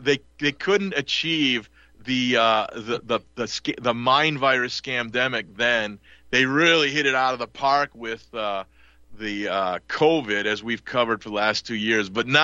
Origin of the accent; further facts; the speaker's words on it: Milwaukee, Wisconsin, United States; I grew up in Milwaukee as a little boy, was a big Green Bay Packer fan under Vince Lombardi.